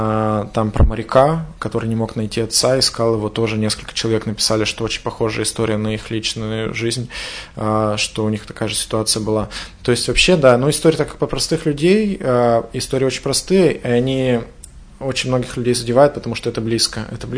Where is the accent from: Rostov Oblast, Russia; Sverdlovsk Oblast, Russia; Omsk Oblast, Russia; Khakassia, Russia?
Sverdlovsk Oblast, Russia; Nevyansk; also born or lived in Kirovgrad; потому что я вырос в маленьком городе. Я сам родился в Кировграде, потом переехал в Невьянск. Это городки Свердловской области по 28, там, по 30 тысяч максимум.